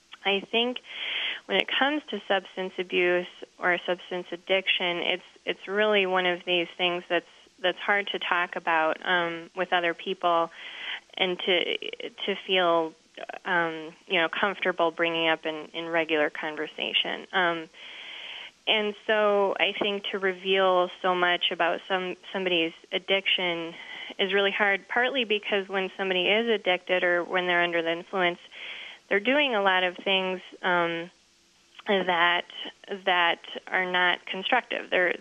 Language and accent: English; Chicago, Illinois, United States; also born or lived in Santa Fe; I grew up in Santa Fe and Chicago. I was born in Santa Fe and grew up mostly in Chicago, and so a lot of my community is there.